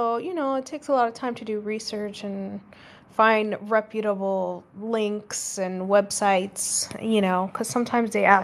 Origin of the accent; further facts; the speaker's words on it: New York City, New York, United States; I'm from New York. I'm from the Bronx. I kind of, that's like the culture, right?